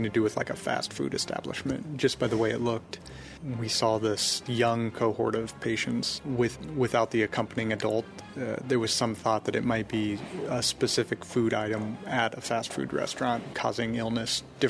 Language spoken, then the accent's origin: English; Nebraska, United States; I'm one of the incoming EIS officers. Originally, I'm from Nebraska, and I practiced mostly in Chicago